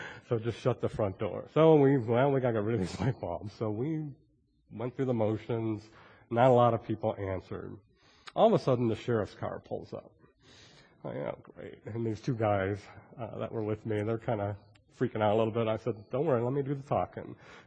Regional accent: Detroit, Michigan, United States; now in Maryland, United States; I'm from Detroit, so I could kind of relate to this.

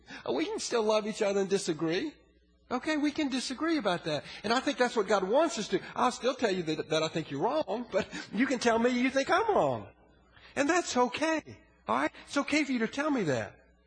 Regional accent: Orangeburg, South Carolina, United States; also born or lived in Winston-Salem; when I was growing up in Orangeburg, South Carolina, in Winston-Salem, North Carolina, as an adult

